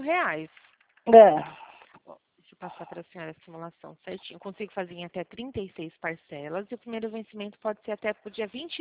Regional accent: Limeira, São Paulo, Brazil; nós somos aqui de Limeira

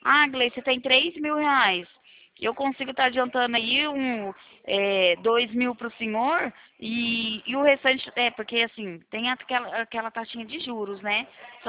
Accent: Paraná, Brazil; Meu número é o DDD é 43, porque eu sou do Paraná.

